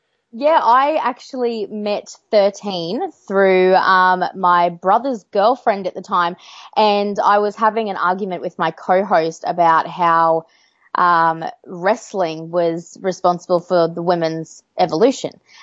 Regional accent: Queensland, Australia; also born or lived in Adelaide, Australia; I'm actually from Central Queensland originally, and then went to Adelaide for 3 years doing radio, and then ended up on the coast.

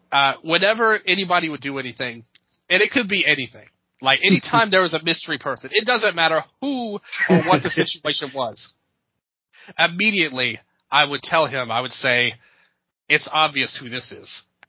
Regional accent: Tennessee, United States; fellow Tennessean as well, much like myself, I think he's more from the Middle Tennessee area, and I'm more from the West Side

